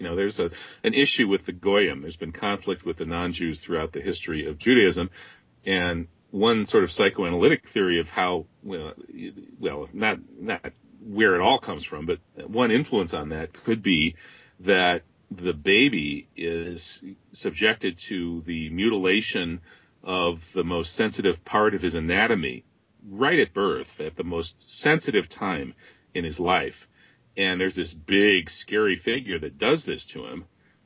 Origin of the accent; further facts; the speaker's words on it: Wisconsin, United States; I grew up in Wisconsin in the 1970s, and here in the heartland, the 60s didn't really arrive until the 70s.